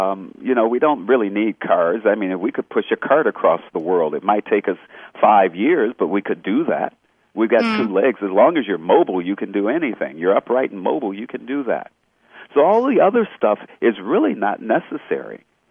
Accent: United States; born there; I happen to have been born in America.

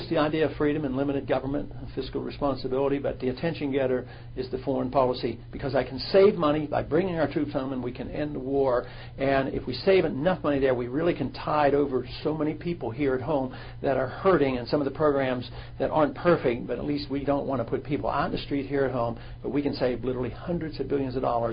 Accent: United States; Well, it helps me as an American candidate.

